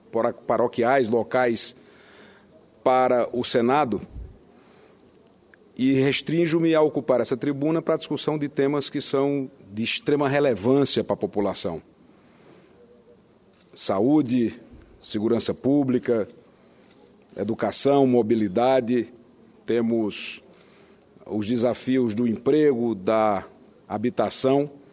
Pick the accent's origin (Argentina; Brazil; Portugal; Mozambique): Brazil; Campina Grande, Paraíba; born there; Campina Grande, cidade onde fui prefeito 3 vezes, onde nasci, onde tenho as minhas mais fortes raízes telúricas fincadas.